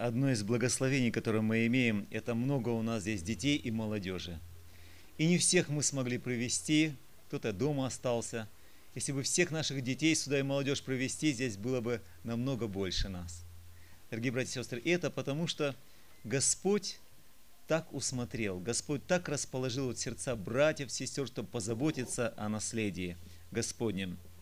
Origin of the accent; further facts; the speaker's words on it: Kizlyar, Dagestan, Russia; я не представился, я из Кизляра